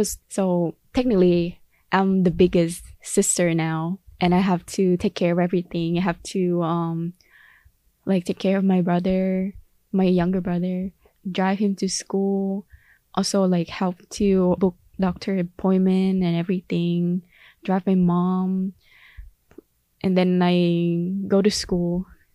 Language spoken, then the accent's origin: English; Ho Chi Minh City, Vietnam; I was born in Vietnam, specifically Ho Chi Minh City. I'm currently a full-time student, and my preferred pronoun is she, her. I grew up in Ho Chi Minh City. I would say it's like an urban